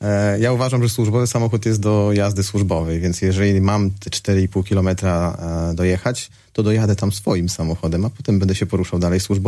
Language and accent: Polish; Gołdap, Warmian-Masurian Voivodeship, Poland; Jeśli chodzi o mnie, to ja także jestem rodowitym gołdapianinem. Zamieszkuję w Kośmidrach, też miejscowość pod Gołdapią. Moje życie jest też związane cały czas z Gołdapią.